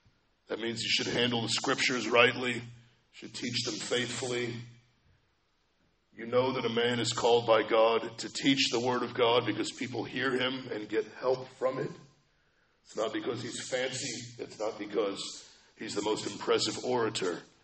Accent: Kansas City, Missouri, United States; I don't know what team you guys root for, but I'm from Kansas City.

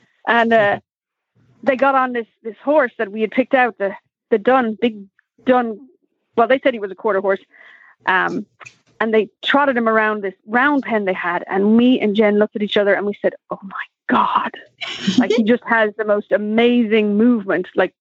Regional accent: Dublin, Leinster, Ireland; So I'm from Ireland. I was born and raised in Dublin.

